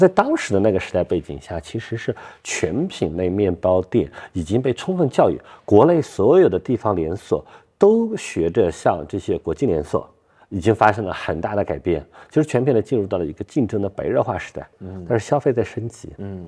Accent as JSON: {"language": "Chinese", "region": "Gansu", "country": "China", "said": "我是甘肃人，今年38岁"}